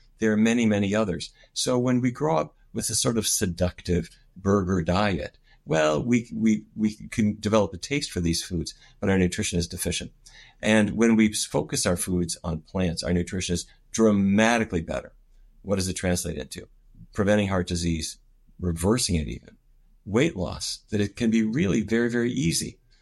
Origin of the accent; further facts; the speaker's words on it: North Dakota, United States; I grew up in the Midwest in North Dakota of the United States.